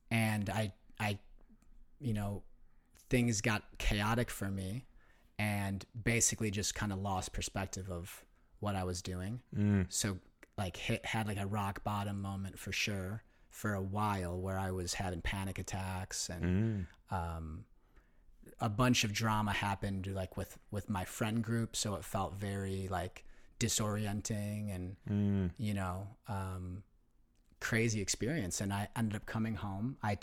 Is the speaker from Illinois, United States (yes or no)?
yes; Illinois, United States; the little bubble that I felt like I grew up in the Chicago suburbs